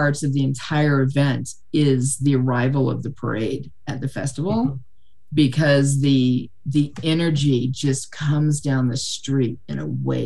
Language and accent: English; Texas, United States; And I'm from Texas and I'd only been here for a couple of years.